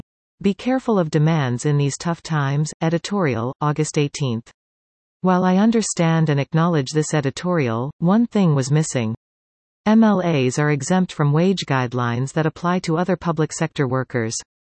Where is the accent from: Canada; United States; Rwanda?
Canada; Victoria, British Columbia; now in Toronto, Canada; As a current Toronto resident who spent 18 years growing up in Greater Victoria